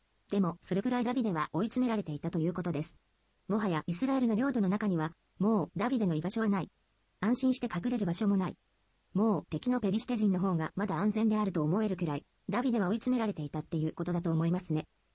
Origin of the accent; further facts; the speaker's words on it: Iwate, Japan; そこで地元岩手の予備校に行くことになりましたけれど